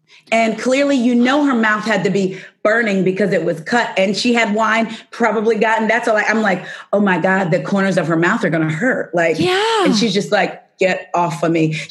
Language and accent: English; New Jersey, United States; because I'm from Jersey, but I'm from South Jersey.